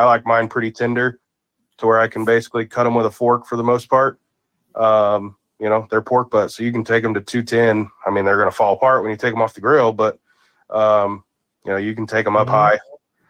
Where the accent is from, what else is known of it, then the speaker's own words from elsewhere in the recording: Missouri, United States; I'm from Missouri, so I throw down on some pork steak.